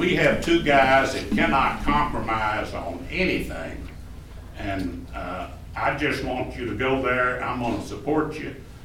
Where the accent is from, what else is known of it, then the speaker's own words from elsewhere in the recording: Kentucky, United States; I'm from Warren County